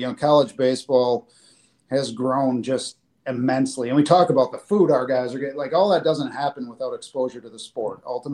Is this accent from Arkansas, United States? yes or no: no; Green Bay, Wisconsin, United States; You know, I grew up in Green Bay